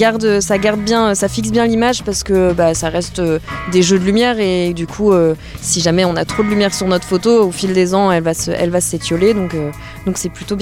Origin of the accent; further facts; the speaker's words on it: Rennes, Brittany, France; je suis avec Jérôme Corollaire. On est de Rennes.